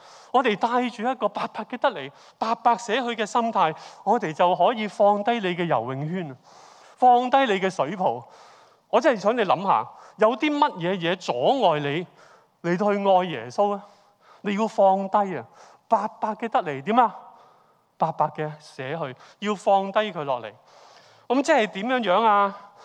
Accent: Hong Kong; 我們香港人最厲害投資，你知不知道？

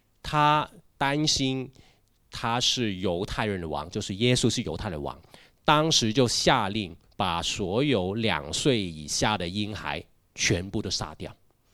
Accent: Hong Kong; 至少我在香港出生到现在，我都从来没经历过那么大的那种惧怕、不和平的那种感觉

